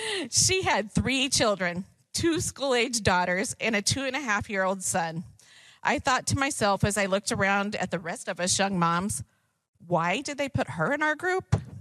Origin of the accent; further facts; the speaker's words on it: Missouri, United States; I grew up in Missouri, and that was where my family and all my close friends were.